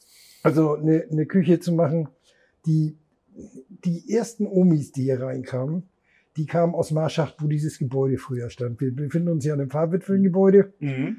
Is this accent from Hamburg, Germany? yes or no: yes; Hamburg, Germany; geboren bin ich in der Kinderklinik, wie hieß denn das früher? In Ordensen heißt das heute, Kinderklinik Ordensen, Bülowstraße.